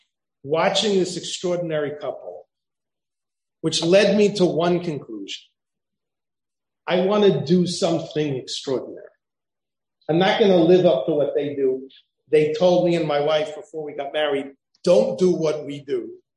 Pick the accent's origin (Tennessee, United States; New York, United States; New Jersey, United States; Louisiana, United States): New Jersey, United States; Fair Lawn; Because I grew up in Fairlawn